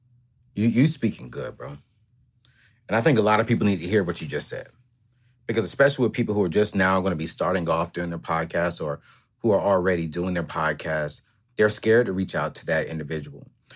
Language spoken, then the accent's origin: English; Fayetteville, North Carolina, United States; also born or lived in San Diego; Man, I come from Fayetteville, North Carolina, San Diego, California. I come from a family of 5 in a 3-bedroom, 1,200 square foot home